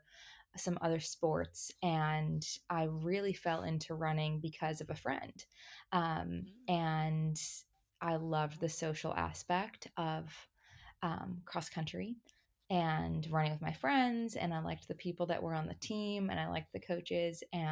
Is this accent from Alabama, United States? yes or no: no; Illinois, United States; I grew up in Illinois and am a dual citizen with the U.S. and Jamaica.